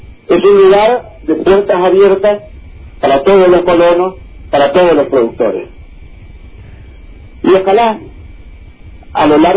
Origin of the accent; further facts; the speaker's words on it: Castro, Los Lagos, Chile; que quienes venimos de ámbitos como este, yo soy de Castro, es muy valioso